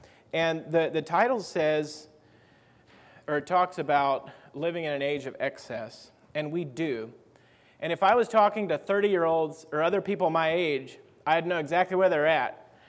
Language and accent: English; Greeneville, Tennessee, United States; also born or lived in Kenya; So I grew up in East Tennessee in the Greenville congregation there, if you know anyone from there. And at age 10, our family went to Kenya, Africa to do mission work. So we were there for 4 years, 10 years old, 14 years old, and came home from that.